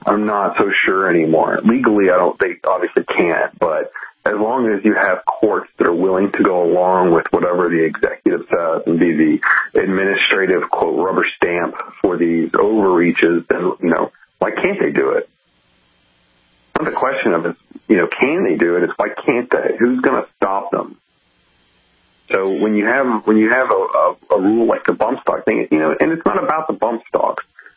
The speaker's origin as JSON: {"language": "English", "region": "Mississippi", "country": "United States", "said": "I read an article in the Federalist about my home state of Mississippi."}